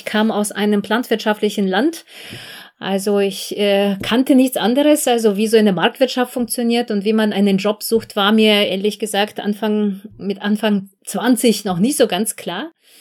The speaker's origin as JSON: {"language": "German", "country": "Belarus", "tie": "born or raised there", "moved": "yes", "lives_now": "Germany", "said": "Ich komme ursprünglich selbst aus Belarus, also ich bin dort geboren, aufgewachsen, und als ich nach Deutschland kam, nach dem Mauerfall"}